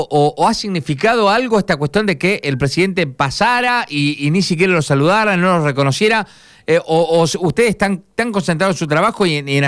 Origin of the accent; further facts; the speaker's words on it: Santa Fe, Argentina; yo soy del Departamento de las Colonias, y Esperanza, por ejemplo, dio dos brigadistas, dos bomberos voluntarios que están trabajando por allí